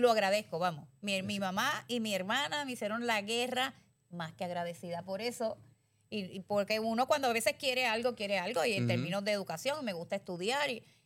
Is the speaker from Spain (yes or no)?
no; Puerto Rico